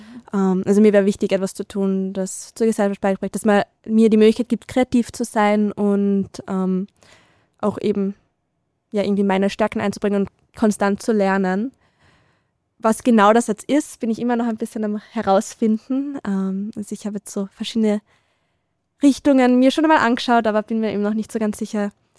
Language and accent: German; Carinthia, Austria; ich bin aufgewachsen in Kärnten und habe halt meine Freizeit irgendwie damit verbracht, in Feldern rumzulaufen oder Wälder zu erkunden.